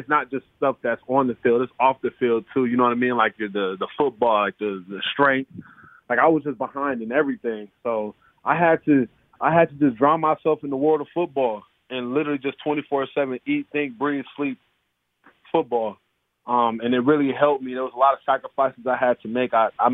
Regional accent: Cleveland, Ohio, United States; You know, Cleveland, you know, he knew I was from Cleveland. He knew I went to high school.

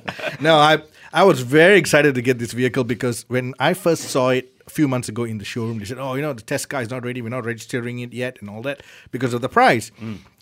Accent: Malaysia; I'm Malaysian.

